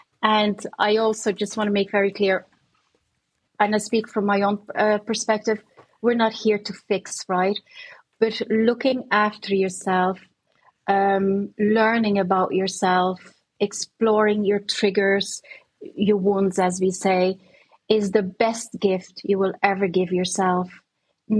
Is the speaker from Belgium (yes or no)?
yes; Bruges, Flanders, Belgium; English is a second language; But I'm just back from Belgium, which I'm originally from. I'm from Bruges.